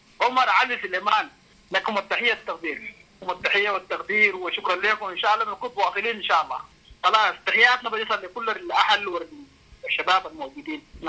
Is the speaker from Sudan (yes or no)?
yes; North Darfur, Sudan; أنا من السودان، من شمال دارفور.